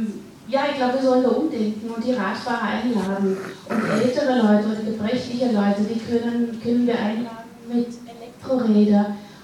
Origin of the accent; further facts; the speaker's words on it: Amsterdam, North Holland, Netherlands; ich bin Holländerin, Großteil meines Lebens verbracht auch in Amsterdam.